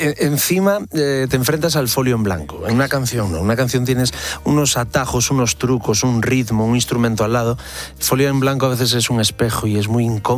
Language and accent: Spanish; Pantín, Galicia, Spain; soy de aldea, como decías, me encantó la presentación, yo soy de Pantín. Para mí Ferrol me pareció una ciudad gigantesca, era enorme en mi infancia